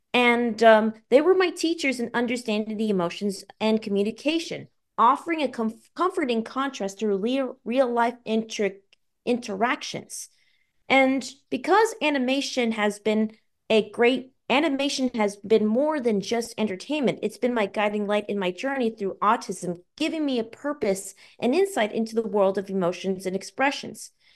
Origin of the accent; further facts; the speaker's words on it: Sherman Oaks, California, United States; born there; So of course I was born in Sherman Oaks, California, of January 9th, 1995.